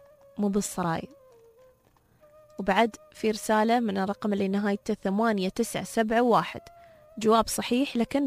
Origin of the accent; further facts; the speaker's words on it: United Arab Emirates; شو المسمى اللي نحن المحلي اللي عندنا في الإمارات نحن شو نسمي هذا الشيء؟